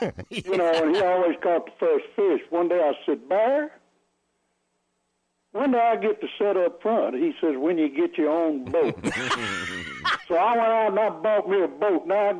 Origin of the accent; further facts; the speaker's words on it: Atlanta, Georgia, United States; Well, his producer and I, you know, we come from Atlanta.